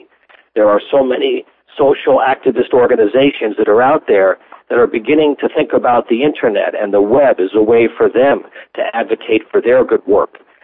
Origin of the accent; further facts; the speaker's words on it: New York, United States; I grew up in the New York City area with WBAI in the 1960s as a listener.